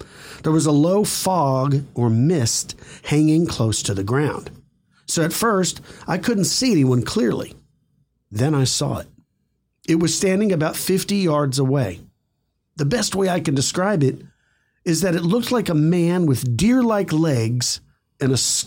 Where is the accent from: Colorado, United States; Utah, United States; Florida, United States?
Colorado, United States; Denver; I'm from Denver, Colorado.